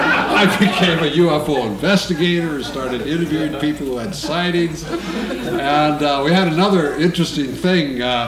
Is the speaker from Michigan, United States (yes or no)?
yes; Dearborn, Michigan, United States; Well, I went off to college at Michigan State and tried to divest myself of as much of my hometown Dearborn as I possibly could.